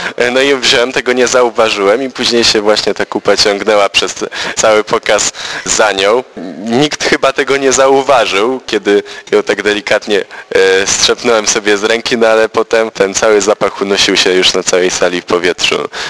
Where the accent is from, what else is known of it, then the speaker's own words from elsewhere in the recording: Kraków, Lesser Poland, Poland; jestem z Krakowa.